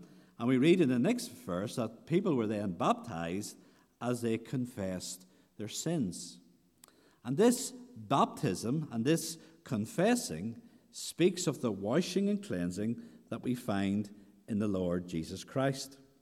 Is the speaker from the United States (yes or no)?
no; Northern Ireland, United Kingdom; I grew up on the Newry to Armagh Road.